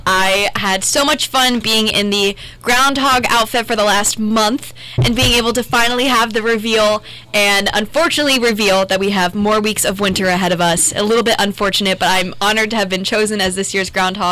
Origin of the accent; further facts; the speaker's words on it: Coshocton, Ohio, United States; And in a bowling alley in my hometown of Coshocton, I looked at my mom and said, I'm going to be Miss Ohio.